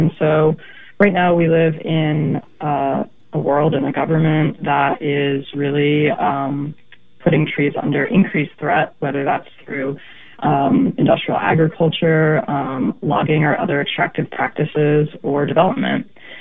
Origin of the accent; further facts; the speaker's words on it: East Coast, United States; now in Portland, United States; I am from the East Coast and have been in Portland for about 12 years now